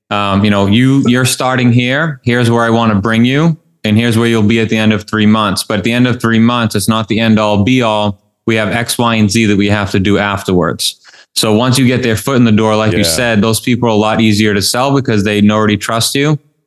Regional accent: Boston, Massachusetts, United States; now in Miami, United States; I'm from Boston, but I live in around Miami now.

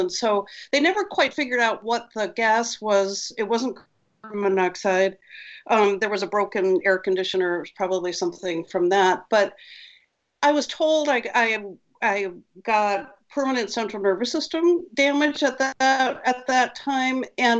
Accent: New Hampshire, United States; also born or lived in New Haven, Connecticut; I grew up on skis in New Hampshire. And I was working, putting my then husband through graduate school in New Haven, Connecticut, and was working in a restaurant.

